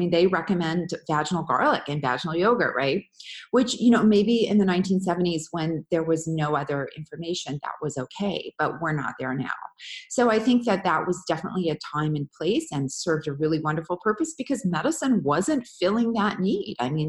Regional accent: Canada; now in San Francisco, United States; I'm based in San Francisco, okay. But I'm from Canada. I go back a lot.

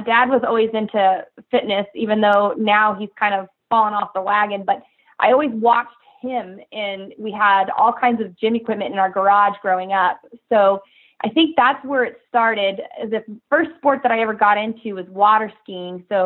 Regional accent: Reno, Nevada, United States; I'm in Reno, Nevada. So we've got the Sierras in our back door.

